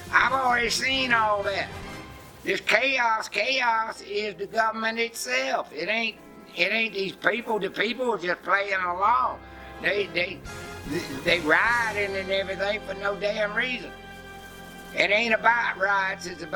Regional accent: United States; born there; And I was born here in America. I didn't have no choice in that matter.

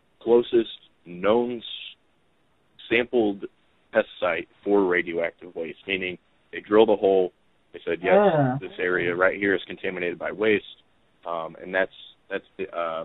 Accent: Hazelwood, Missouri, United States; dumped at Laddie Avenue in Hazelwood, Missouri. That's my hometown.

